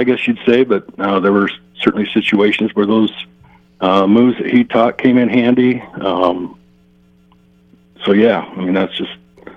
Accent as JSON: {"language": "English", "town": "Fruita", "region": "Colorado", "country": "United States", "tie": "born or raised there", "said": "kind of the cool thing about growing up in Fruita is you learn so much from all the wrestlers that came before you"}